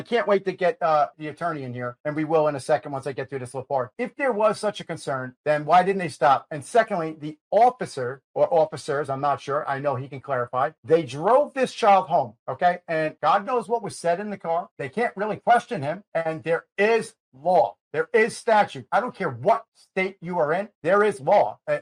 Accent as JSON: {"language": "English", "region": "New Jersey", "country": "United States", "said": "we all know I'm from Jersey, and we film in D.C."}